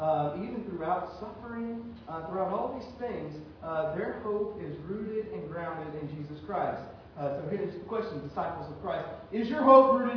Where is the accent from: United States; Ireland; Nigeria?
United States; Louisiana; Like I said, I'm from Louisiana. I know when food is not seasoned right. We Louisianans, we carry our little pocket Tony Chasseries with us.